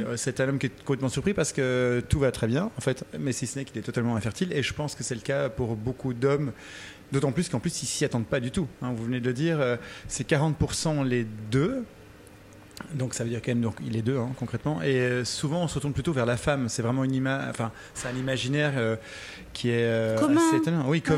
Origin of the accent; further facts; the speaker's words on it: Belgium; now in Paris, France; Oui, je suis un Parisien. Enfin, un Belge à Paris.